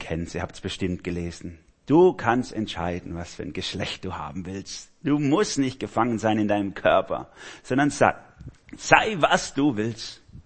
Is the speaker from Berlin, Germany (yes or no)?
no; Baden-Württemberg, Germany; Also ich bin Schwabe, falls ihr es noch nicht gemerkt habt.